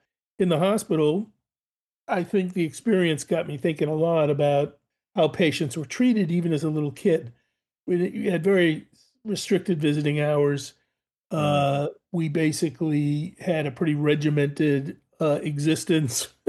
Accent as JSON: {"language": "English", "town": "Boston", "region": "Massachusetts", "country": "United States", "tie": "born or raised there", "said": "I grew up in Boston"}